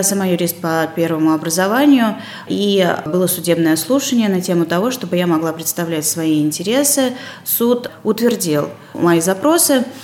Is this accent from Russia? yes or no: yes; Russia; also born or lived in United States; каждый раз я уезжала из Америки, потому что очень сильно скучала по дому, очень сильно скучала по близким, очень сильно скучала по нашим русским березам, которых нет в Америке.